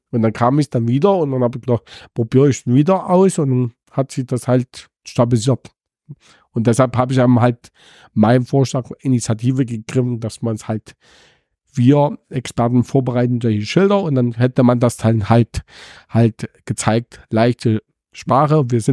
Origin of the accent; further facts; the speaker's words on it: Lusatia, Germany; Ich bin ein Lausitzer